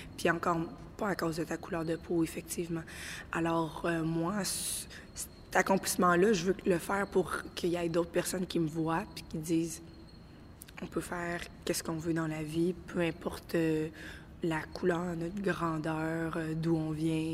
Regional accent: Montreal, Quebec, Canada; fière d'être mulâtre, d'être noire, je vois pas de différence par rapport aux autres. Peut-être parce que j'ai grandi à Montréal

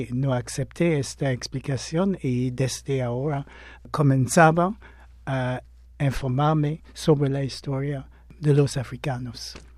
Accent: St. Vincent & Grenadines; desde mi adolescencia notaba que en mi país, a San Vicente

